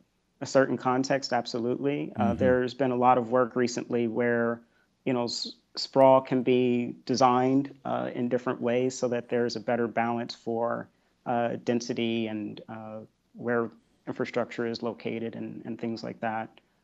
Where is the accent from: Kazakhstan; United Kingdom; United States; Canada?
United States; Indianapolis, Indiana; I'm from Indianapolis originally, so of a competitor city to Kansas City. And I was in an inner city public school, sort of the traditional, not so great public school.